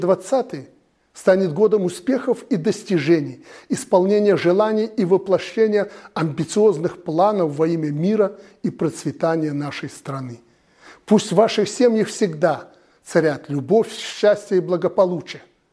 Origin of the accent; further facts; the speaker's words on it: Belarus; все мы, белорусы, являемся людьми одной судьбы